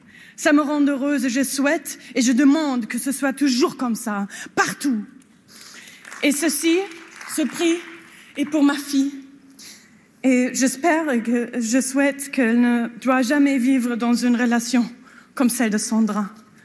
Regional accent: Germany; Je ne m'attendais pas à ça, encore moins en tant qu'Allemande.

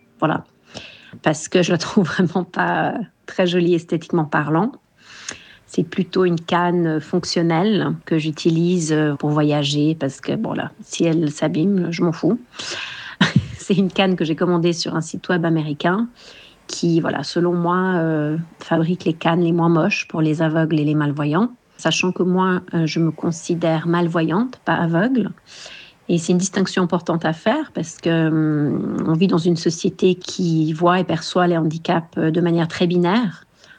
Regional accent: Lausanne, Vaud, Switzerland; also born or lived in Geneva; Je suis née à Genève, j'ai grandi à Lausanne

